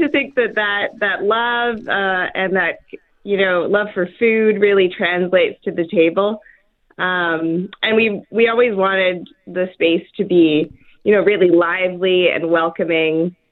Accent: Vancouver, British Columbia, Canada; now in Winnipeg, Canada; I grew up in Vancouver. And I've decided to make Winnipeg my home and open a restaurant here.

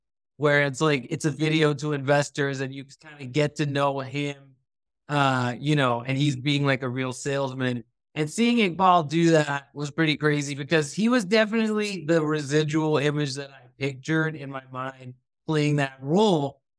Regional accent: Thailand; now in United States; I am Pakistani, but I grew up in Thailand, but I was born in the U.S. I've lived all over the U.S., right? So it's like, yeah, I am like kind of nomadic.

